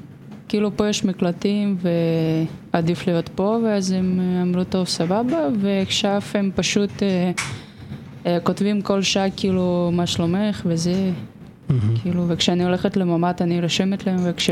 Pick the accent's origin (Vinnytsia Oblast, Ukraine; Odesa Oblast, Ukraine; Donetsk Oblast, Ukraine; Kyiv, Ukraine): Vinnytsia Oblast, Ukraine; Vinnytsia